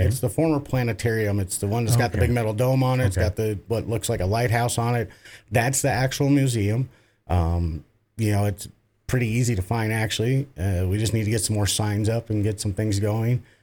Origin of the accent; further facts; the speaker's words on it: Wisconsin, United States; being born and raised in Wisconsin, it's not a party unless we have cheese, sausage, and crackers.